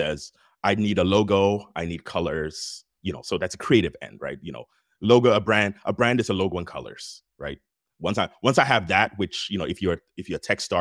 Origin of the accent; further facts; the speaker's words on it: Ghana; also born or lived in Liberia; I told you the story about me growing up in Ghana and Liberia